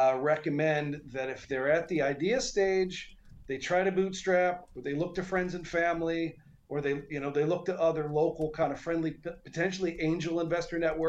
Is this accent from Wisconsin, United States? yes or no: no; Annapolis, Maryland, United States; moved away as an adult; I grew up on the East Coast, in Annapolis, Maryland. Initially left after my college time in 2005 to come out to Asia Pacific and have an initial investigation.